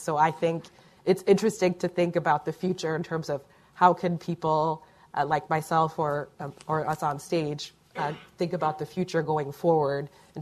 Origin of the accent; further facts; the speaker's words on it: United States; And especially also being American, as a country that touts, wanting to stand for democracy and justice.